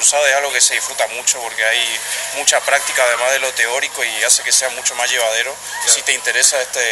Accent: Posadas, Misiones, Argentina; de primer año también, y soy de Posadas también.

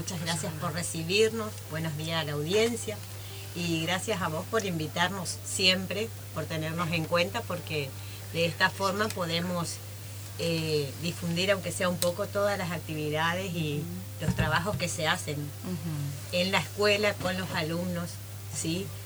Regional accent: Garupá, Misiones, Argentina; somos de allá, de Garupá, y lo que implica, ¿no?

